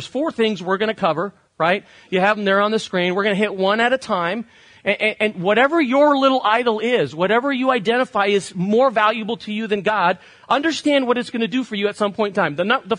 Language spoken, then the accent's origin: English; Barcelona, Catalonia, Spain; When I had a special birthday, I grew up in Barcelona.